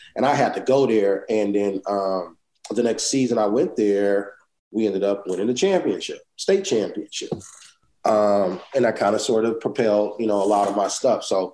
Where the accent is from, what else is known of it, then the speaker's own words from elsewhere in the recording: Los Angeles, California, United States; born there; So on paper, I was born in Los Angeles.